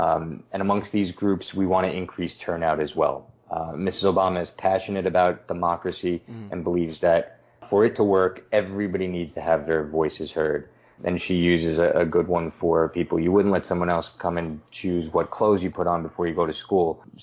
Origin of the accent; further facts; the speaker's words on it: New York City, New York, United States; I'm from New York City, and I went to the College of St. Rose in Albany, New York, and studied high school education.